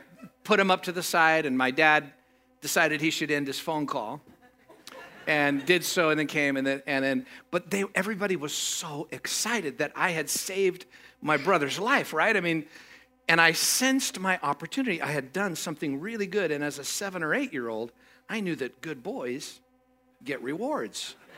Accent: Castro Valley, California, United States; I grew up in the East Bay in Castro Valley

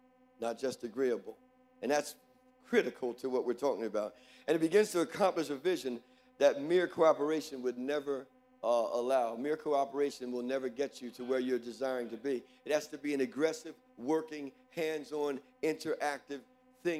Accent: New Jersey, United States; and I'm from the East Coast and from New Jersey and New York area

